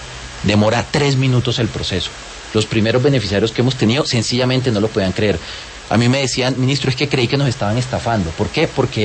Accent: Riohacha, La Guajira, Colombia; born there; Yo soy de provincia, orgullosamente colombiano. Yo nací en La Guajira, yo nací en Riohacha.

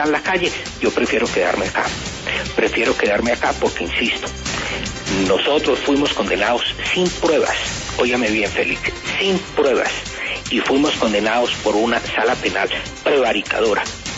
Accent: Colombia; Nosotros no tenemos como colombianos que seguirnos diciendo mentiras.

